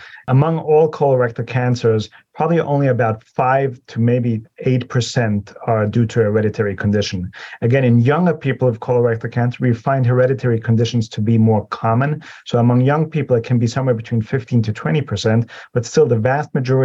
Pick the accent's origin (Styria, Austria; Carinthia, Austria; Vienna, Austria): Vienna, Austria; moved away as an adult; now in United States; I was born in Vienna, Austria, and then came here for college, started off in Baltimore, and then did my medical school in New Haven at Yale University, and then did my residency in New York City, and then came for my fellowship to Cleveland.